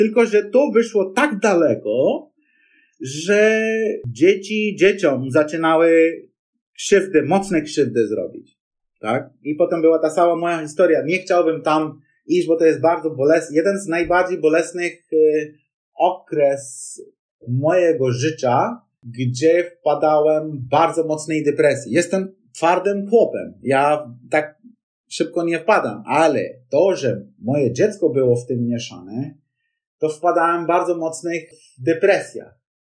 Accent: New Delhi, Delhi, India; Polish is a second language; now in Elbląg, Poland; Jestem z stolicy, proszę pana.

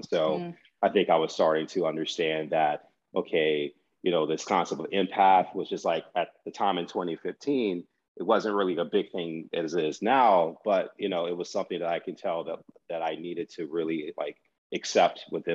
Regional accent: New Orleans, Louisiana, United States; I was born and raised in New Orleans

